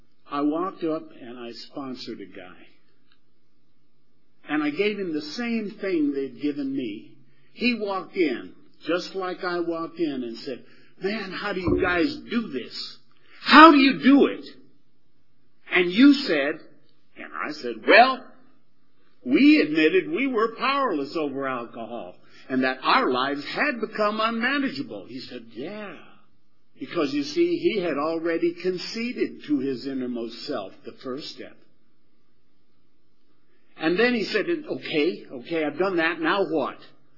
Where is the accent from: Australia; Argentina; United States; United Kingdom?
United States; Texas; I said, "Willie, I'm from Texas too, man."